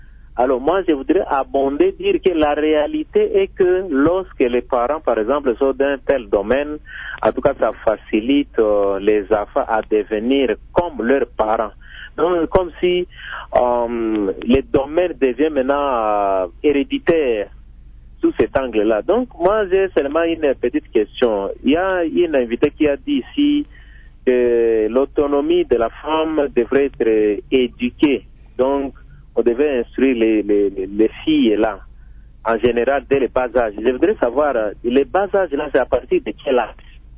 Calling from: Ituri, DR Congo; La situation est la même, même chez nous à Ngbokolo ici, donc dans le territoire de Haru en général.

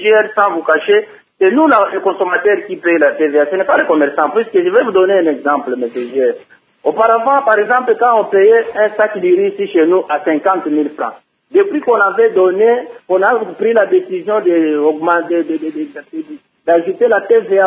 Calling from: Lubumbashi, Haut-Katanga, DR Congo; La situation ici chez nous, à Lubumbashi, est stand-by.

